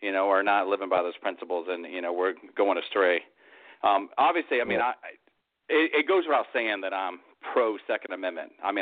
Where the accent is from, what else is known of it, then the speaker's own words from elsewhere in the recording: Florida, United States; I really want to do something, for my hometown. This is where I'm from. My family dates back here 5 generations, and I hope to make a positive difference for my community.